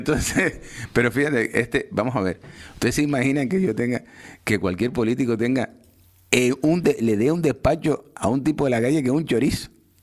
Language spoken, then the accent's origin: Spanish; Spain; Yo soy nacional español.